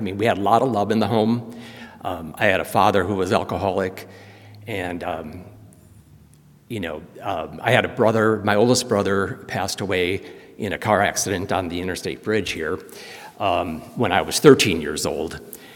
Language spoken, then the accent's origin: English; Winona, Minnesota, United States; Yeah, I was born here in Winona at the old hospital, if anybody remembers that.